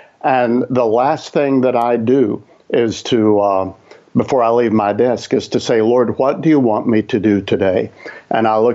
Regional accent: Tennessee, United States; I grew up in East Tennessee, Northeast Tennessee, and that is a very mountainous region that's in the Appalachians.

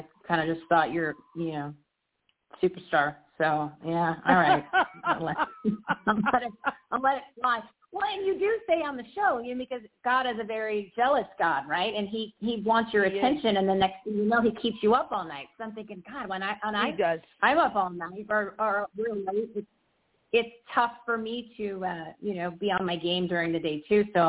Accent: New Jersey, United States; I'm from New Jersey.

